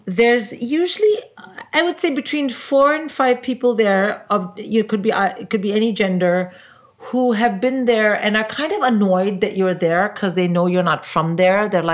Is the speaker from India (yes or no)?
yes; India; I didn't drink like that. I'm an Indian.